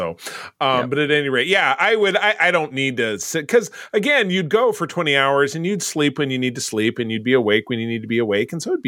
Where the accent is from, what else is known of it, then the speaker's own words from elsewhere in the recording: Detroit, Michigan, United States; I'm from Detroit originally, and I frequently get told I have a little lint of Canadian in my voice.